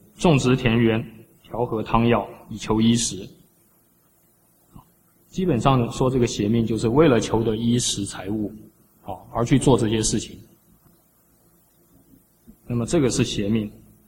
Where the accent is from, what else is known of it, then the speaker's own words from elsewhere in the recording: China; 那为什么我们中国人供养祖先，然后呢祖先就会来作祟？